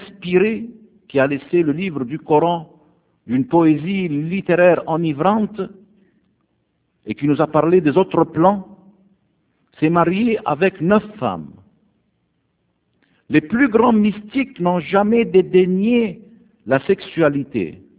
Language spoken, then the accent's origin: French; Egypt; Chez nous, en Égypte